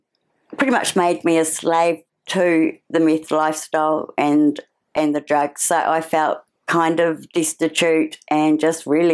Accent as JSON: {"language": "English", "town": "Donnelly's Crossing", "region": "Northland", "country": "New Zealand", "also_born_or_lived": "Tauranga / Auckland", "said": "I'm from Donnelly's Crossing originally, which is up north, and spent time in Tauranga, Auckland, Rotorua, very short in Rotorua, but done a bit of travelling and ended up back up north."}